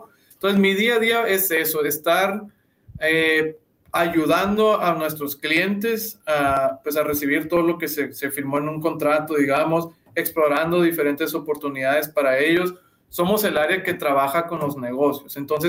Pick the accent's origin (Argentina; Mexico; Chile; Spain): Mexico; Nogales, Sonora; Además, creciendo en Nogales, Sonora, viniendo a Tucson por, a veces, que un refrigerador, que uniformes de la escuela.